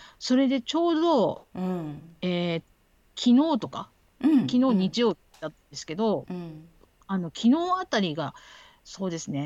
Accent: Tohoku, Japan; now in Tokyo, Japan; 私東北の出身なんですけれども、その自分の生まれ育ったところに行ってみようと思っております

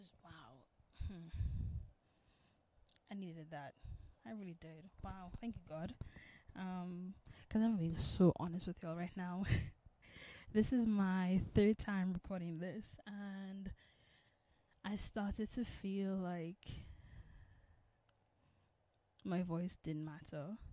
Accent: Trinidad & Tobago; it's not accessible from where I'm from Trinidad and Tobago, because we don't really talk about mental health.

